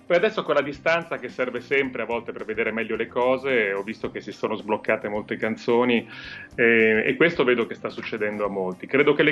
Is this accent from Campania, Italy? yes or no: yes; Campania, Italy; io sono campano di origine.